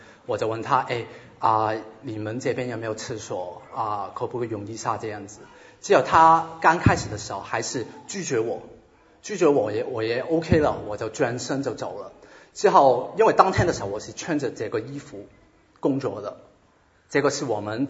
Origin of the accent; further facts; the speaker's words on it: Hong Kong; Chinese is a second language; 来自香港，所以国语一般般。